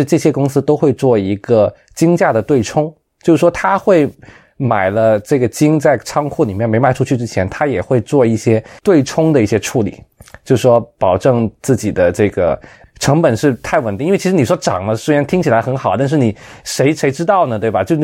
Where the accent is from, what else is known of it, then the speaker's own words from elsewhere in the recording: China; 我们中国人好像传统买东西就喜欢那种很亮的